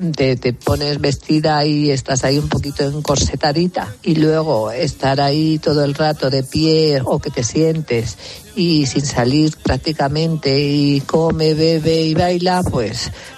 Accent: Madrid, Community of Madrid, Spain; yo que soy de Madrid

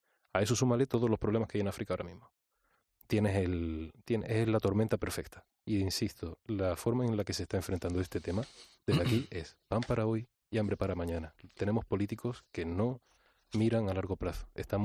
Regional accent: Andalusia, Spain; eran al sur de España, a Andalucía, mi tierra

